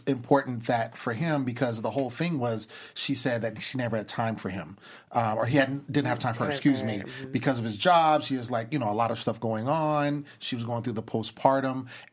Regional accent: Sacramento, California, United States; I'm originally from Sacramento, up north, California.

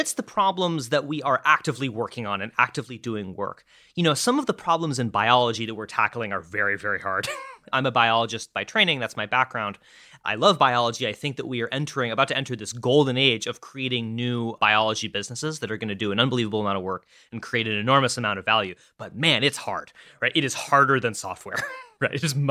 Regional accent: Vermont, United States; I was raised with my peers, and I grew up in Vermont. I grew up on the East Coast

